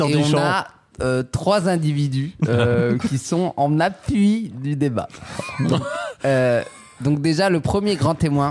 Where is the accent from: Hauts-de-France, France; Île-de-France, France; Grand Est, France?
Hauts-de-France, France; Lille; Tu viens de Dijon, moi je viens de Lille.